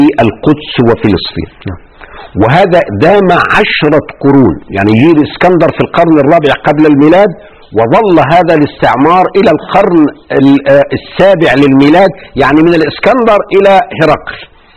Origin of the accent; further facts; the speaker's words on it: Egypt; نروح إحنا النهاردة كمصريين